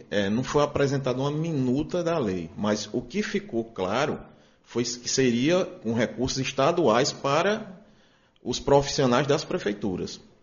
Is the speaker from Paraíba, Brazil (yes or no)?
yes; Patos, Paraíba, Brazil; nós somos aqui de Patos